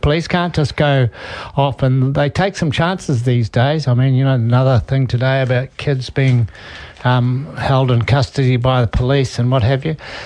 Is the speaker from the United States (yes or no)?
no; Coromandel, Waikato, New Zealand; I was a hippie from Coromandel.